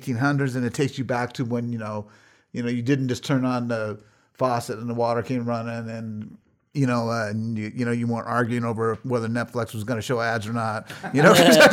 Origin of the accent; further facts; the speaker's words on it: United States; just me because I'm an American, you know, we usually come up with these ideas and the other countries redefine them and improve on them